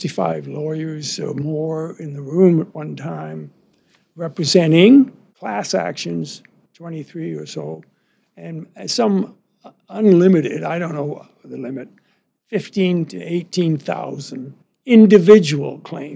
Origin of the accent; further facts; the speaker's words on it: Canada; I was ashamed of it as a Canadian